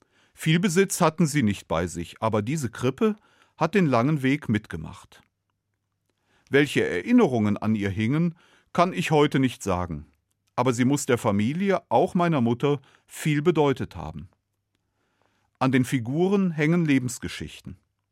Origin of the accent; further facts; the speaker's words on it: Cologne, North Rhine-Westphalia, Germany; born there; Ich bin in Köln geboren.